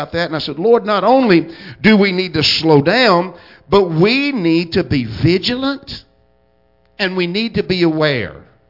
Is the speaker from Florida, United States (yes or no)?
no; Villa Rica, Georgia, United States; I remember when you could drive across town and probably only meet five cars, because I was born and raised here in Villarica.